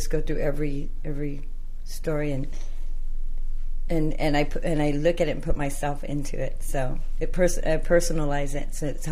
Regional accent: Madera, California, United States; I'm from Madera.

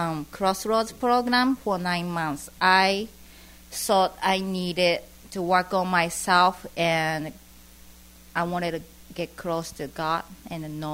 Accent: Japan; English is a second language; now in United States; I'm from Japan.

